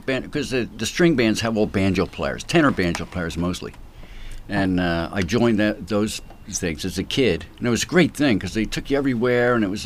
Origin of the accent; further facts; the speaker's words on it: Philadelphia, Pennsylvania, United States; now in Morristown, United States; I live in Morristown, New Jersey now. But yeah. And I was born and raised in Philly